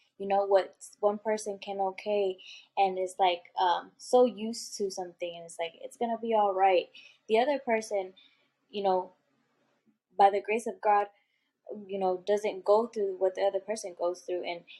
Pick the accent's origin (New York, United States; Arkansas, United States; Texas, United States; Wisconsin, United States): Texas, United States; El Paso; born there; And I was born in El Paso, my brother was born in Mexico, but she brought us to the States